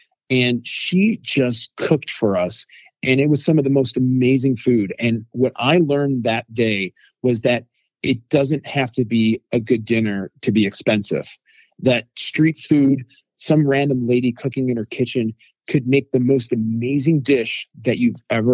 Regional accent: United States; Growing up in America, there's Chinese American food, and that's all we thought was Chinese food.

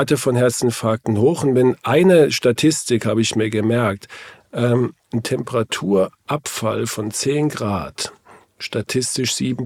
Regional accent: Kurpfalz, Germany; Ja, weil wir sagen Trottoir. Das, ich komme aus der Kurpfalz ursprünglich, da sagt man auch Trottoir.

